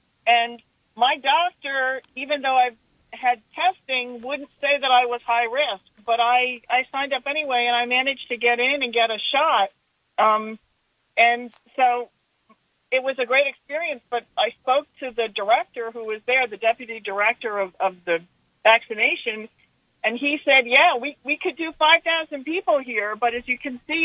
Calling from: Gainesville, Florida, United States; I'm calling from Gainesville

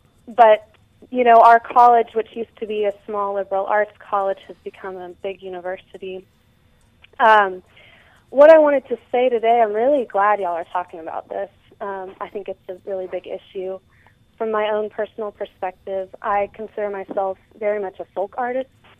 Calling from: Shepherdstown, West Virginia, United States; Hey, actually, I am from Shepherdstown, West Virginia.

